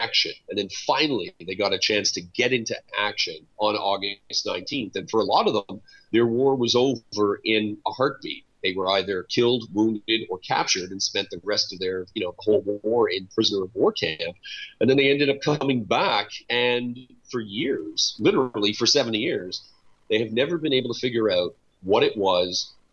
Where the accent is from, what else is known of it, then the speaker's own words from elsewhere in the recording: Canada; growing up as a Canadian, Dieppe is always there.